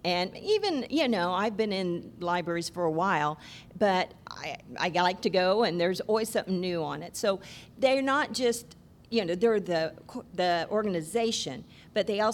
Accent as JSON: {"language": "English", "town": "Coffeyville", "region": "Kansas", "country": "United States", "tie": "born or raised there", "said": "I'm Coffeyville, Kansas."}